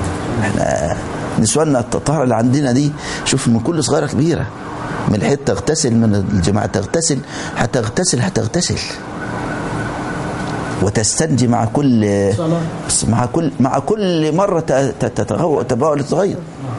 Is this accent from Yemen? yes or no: no; Egypt; أذكر موقف حدث عندنا في مصر